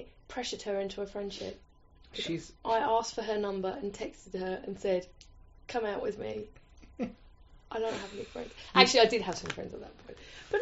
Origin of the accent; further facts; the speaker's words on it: Croydon, London, United Kingdom; I'm from Croydon, which is south Greater London.